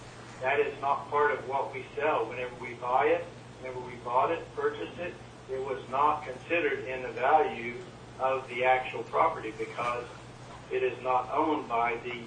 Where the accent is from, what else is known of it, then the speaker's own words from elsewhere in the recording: Oklahoma, United States; The reason I was asking is just we're from Oklahoma